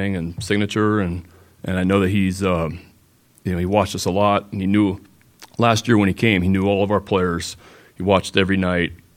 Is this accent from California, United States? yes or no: no; Chicago, Illinois, United States; I'm some guy from Chicago that just gets hired